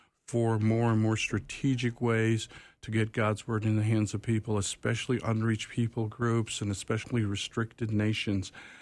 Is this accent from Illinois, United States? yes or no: yes; Wheaton, Illinois, United States; I grew up actually in Wheaton, Illinois.